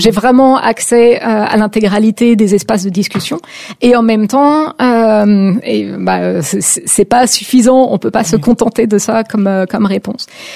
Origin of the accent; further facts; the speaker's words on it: France; pour le coup, je suis française, perçue comme française